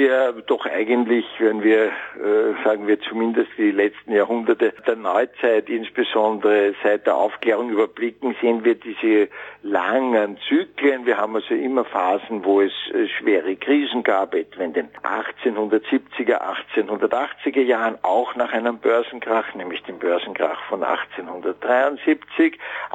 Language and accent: German; Vienna, Austria; ich komme ja aus Wien, der Stadt von Sigmund Freud